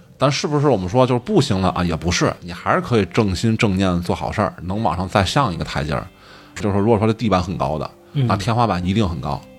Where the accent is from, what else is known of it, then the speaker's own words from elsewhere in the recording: Beijing, China; 你看我北京人，原来我一年收入几十万是有的